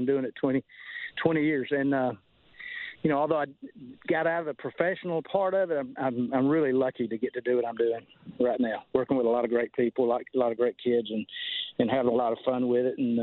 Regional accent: Griffin, Georgia, United States; I'm from Griffin, Georgia, and played my high school sports there, and played at the University of Georgia

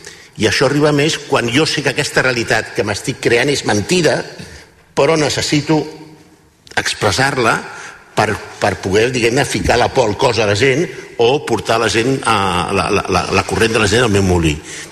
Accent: Catalonia, Spain; com a català

